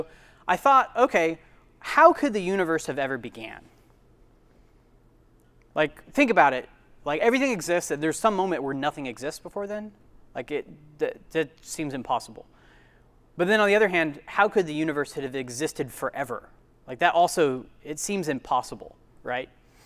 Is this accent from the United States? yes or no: yes; Wichita, Kansas, United States; also born or lived in Ames, Iowa; now in Texas, United States; But I'm not from Texas. I was born in Ames, Iowa. I come from a Christian family, and so I kind of a typical Protestant, Midwestern American kind of background. When I was five, my family moved to Wichita, Kansas.